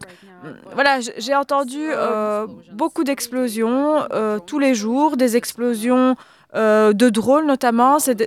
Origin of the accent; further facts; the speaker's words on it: Odesa, Odesa Oblast, Ukraine; La semaine dernière, j'étais à Odessa, dans ma ville natale